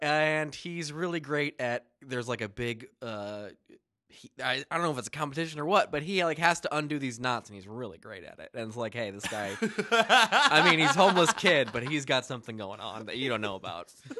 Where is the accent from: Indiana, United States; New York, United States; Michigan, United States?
Indiana, United States; Fort Wayne; In Indiana, in Fort Wayne, Indiana. Okay, out by the airport.